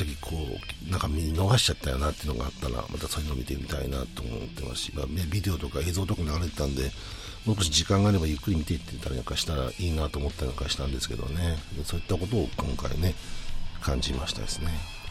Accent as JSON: {"language": "Japanese", "town": "Nagoya", "region": "Aichi", "country": "Japan", "said": "地元名古屋ではやるんですけど"}